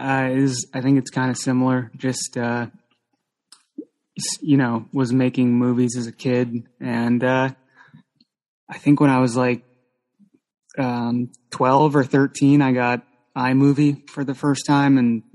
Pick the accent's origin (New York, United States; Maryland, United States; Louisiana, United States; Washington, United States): Washington, United States; Seattle; Yeah, because I'm from Seattle. So, you know, it was close. It was like just a close drive and I could go back and see my family and stuff.